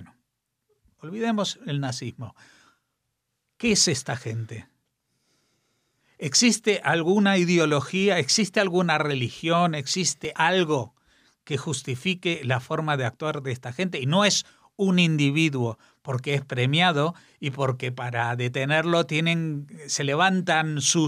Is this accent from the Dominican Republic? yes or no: no; Spain; Nosotros como españoles, como gente que pagamos impuestos